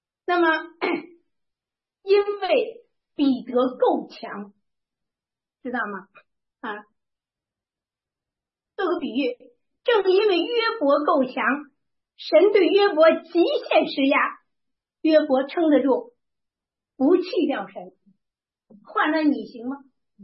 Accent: China; 这个是在我们中国人心中很难想起来的。

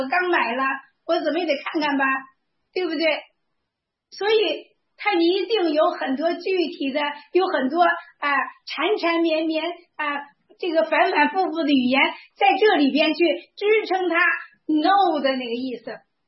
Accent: China; 我跟大家说呀，我们是中国人

